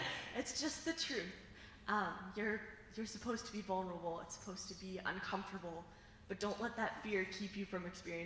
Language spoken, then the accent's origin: English; Ohio, United States; Okay, so I am from Ohio.